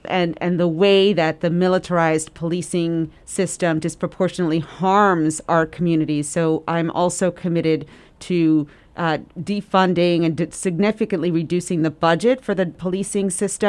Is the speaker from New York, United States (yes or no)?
yes; Brooklyn, New York, United States; the youngest daughter of … two Puerto Ricans. I'm a Black Latina. I was born and raised in Bed-Stuy, first generation to go to college, and I am a single mom who's raised my children here in Bed-Stuy, Brooklyn.